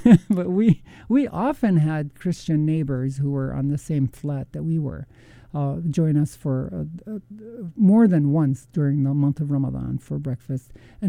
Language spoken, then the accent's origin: English; Damascus, Damascus Governorate, Syria; And by the way, I grew up in Damascus. When we first moved to Damascus, we lived in an area called Qassa.